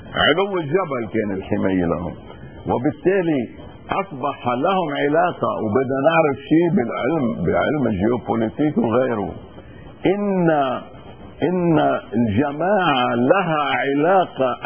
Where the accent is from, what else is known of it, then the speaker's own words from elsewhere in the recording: Lebanon; أنا كمواطن لبناني،